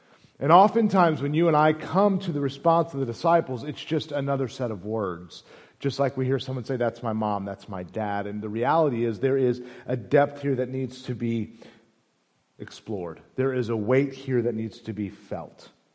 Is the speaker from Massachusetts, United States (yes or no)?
no; St. Louis, Missouri, United States; I'm not from the South, I'm from St. Louis. I enunciate, so y'all's a little difficult.